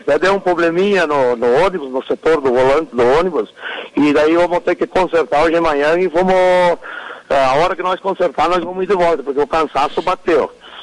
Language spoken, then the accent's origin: Portuguese; Muitos Capões, Rio Grande do Sul, Brazil; eu sou de Muitos Capões e represento a região de Lagoa Vermelha, Ibiraiaras.